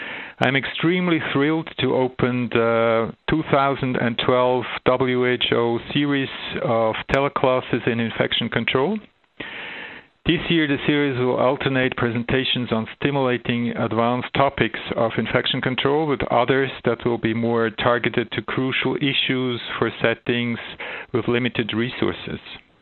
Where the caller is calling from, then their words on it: Zurich, Switzerland; I'm speaking from Zurich, Switzerland